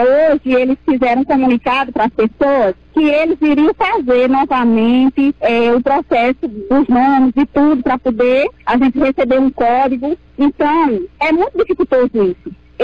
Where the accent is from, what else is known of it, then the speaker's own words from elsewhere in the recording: Campo Formoso, Bahia, Brazil; sou daqui mesmo, da localidade de Campo Formoso